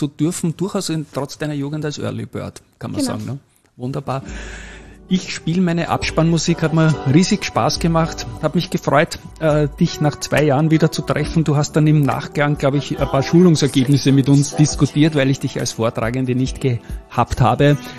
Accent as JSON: {"language": "German", "region": "Vorarlberg", "country": "Austria", "said": "Das Skifahren war so ein kleines Stichwort, auch als Vorarlbergerin natürlich."}